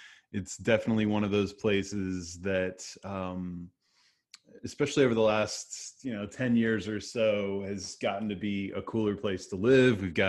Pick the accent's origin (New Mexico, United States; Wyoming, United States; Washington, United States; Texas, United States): Texas, United States; Dallas; moved away as an adult; now in Oklahoma City, United States; I've lived in Oklahoma so I'm from the Dallas-Fort Worth area originally in Texas, but grew up there, but went to college at the University of Oklahoma starting in the late 90s and just ended up staying here and moved to Oklahoma City in 2005